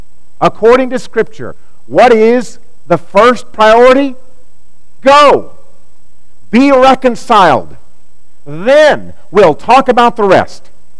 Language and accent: English; Missouri, United States; As a boy growing up in Missouri, my best friend, Chris, lived down the street.